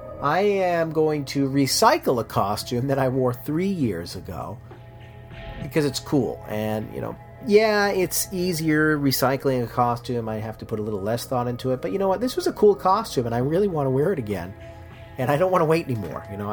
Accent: New England, United States; I grew up in New England, and I want the leaves turning.

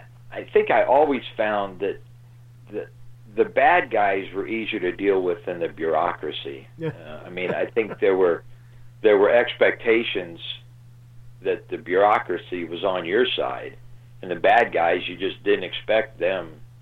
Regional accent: Midwest, United States; And I was from the Midwest. My wife was from the Midwest.

